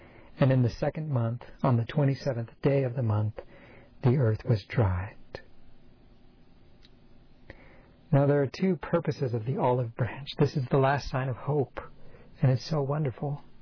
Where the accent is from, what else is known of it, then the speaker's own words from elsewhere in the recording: Colorado, United States; I grew up in Colorado where we don't have cardinals.